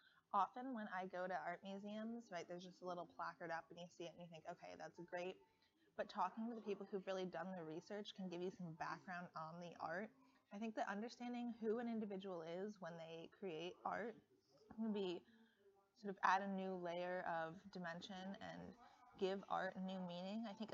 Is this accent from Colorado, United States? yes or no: yes; Boulder, Colorado, United States; now in Berlin, Germany; I come from Boulder, Colorado, and I've been living in Germany for the past few months up north in Lüneburg, and I'm really excited now to be here in Berlin